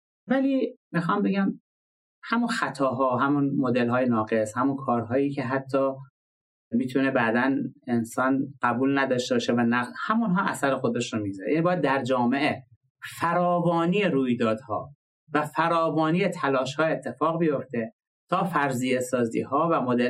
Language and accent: Persian; Iran; من به عنوان یک ایرانی شکرگزار این خدمت هستم